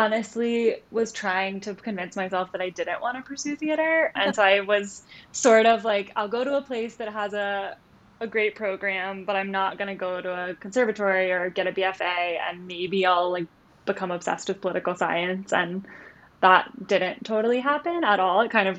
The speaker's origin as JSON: {"language": "English", "town": "Richmond", "region": "Virginia", "country": "United States", "said": "I'm from Richmond, Virginia."}